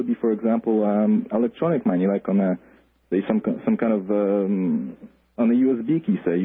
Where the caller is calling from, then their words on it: Canada; I'm coming from Canada, so I don't know if it's how relevant my question is to you guys in the States